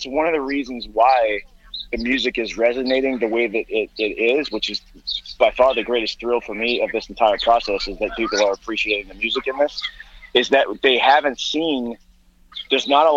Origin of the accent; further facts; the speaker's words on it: Boston, Massachusetts, United States; At that time, I'm from Boston, and Emerson Radio, for 2 hours every Friday night, there was a hip-hop show for 2 hours.